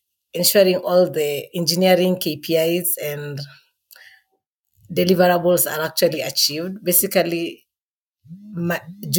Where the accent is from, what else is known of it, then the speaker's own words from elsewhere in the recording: Western, Kenya; now in Nairobi, Kenya; I am from Western Kenya, born and raised. I currently live in Nairobi.